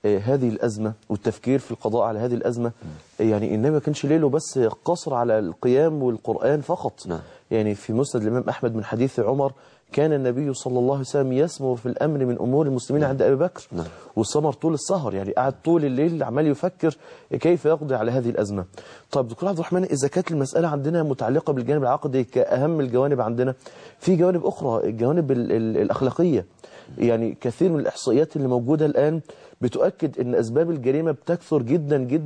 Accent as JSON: {"language": "Arabic", "town": "Mansoura", "region": "Dakahlia", "country": "Egypt", "said": "وده كان سبب أن احنا أنشأنا الجمعية عندنا في المنصورة"}